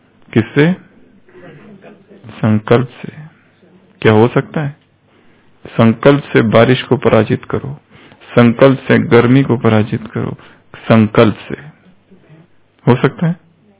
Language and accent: Hindi; Maharashtra, India; moved away as an adult; अच्छा, महाराष्ट्र। हम भी वहीं से हैं, अभी 20 साल यहाँ हो गए, परंतु वो स्थान भूला नहीं है।